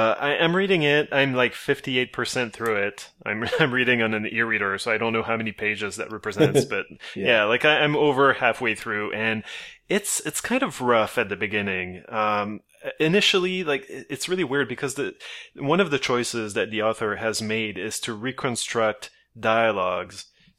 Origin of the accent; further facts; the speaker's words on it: Canada; as a Canadian, as a French-Canadian